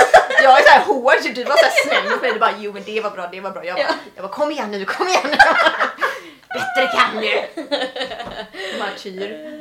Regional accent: Kalmar, Kalmar County, Sweden; Jag kommer från Kalmar.

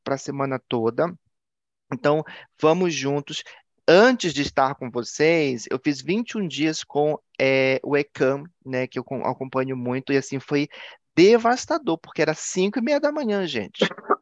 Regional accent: Pará, Brazil; eu sou paraense, mas eu falei ontem, né? Eu sou marajoara, porque eu precisei reconhecer isso. Eu sempre falo só do Pará, mas eu sou marajoara.

